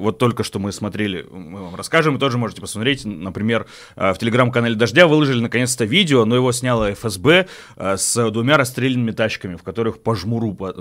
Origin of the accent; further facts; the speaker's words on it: Russia; мы из Российской Федерации